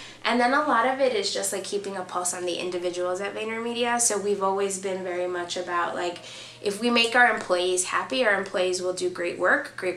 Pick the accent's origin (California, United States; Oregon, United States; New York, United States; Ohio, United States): New York, United States; New York City; Like, I am Latina. I grew up in New York City, a very like Latino community.